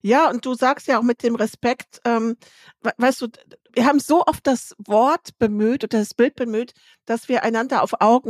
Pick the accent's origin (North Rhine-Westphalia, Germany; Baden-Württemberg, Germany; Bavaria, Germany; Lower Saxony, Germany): Lower Saxony, Germany; weil du mich jetzt hier als Ostfriesin mit deinen Emdenkenntnissen beeindrucken möchtest?